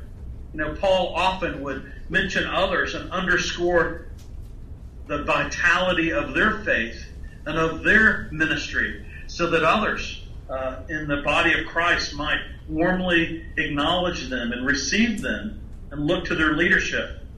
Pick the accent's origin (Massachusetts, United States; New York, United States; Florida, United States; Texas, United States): Texas, United States; I grew up in Texas, where there's the sense of the individual and pulling yourself up by your bootstraps and going gusto for whatever you're doing.